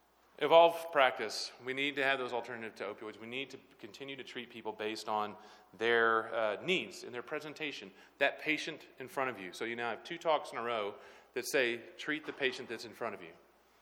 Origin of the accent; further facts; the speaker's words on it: Atlanta, Georgia, United States; also born or lived in East Tennessee; Growing up in the Southeast, I was completely against it. Replacing any drug with a medication that was anywhere close to it. I was from Atlanta, Georgia, and then from East Tennessee up in the Tri-Cities area.